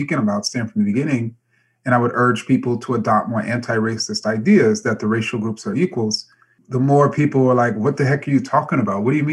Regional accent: Queens, New York, United States; also born or lived in Manassas, Virginia, United States; since I grew up in Jamaica, Queens, Southside Queens, were Black. And when I moved to Virginia, Northern Virginia, Manassas, Virginia

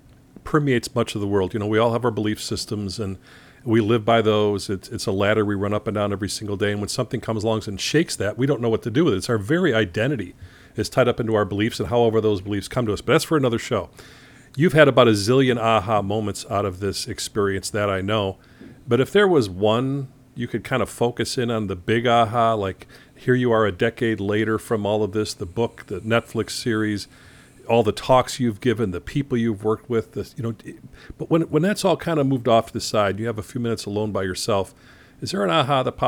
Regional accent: Chicago, Illinois, United States; Listen, I came from Chicago.

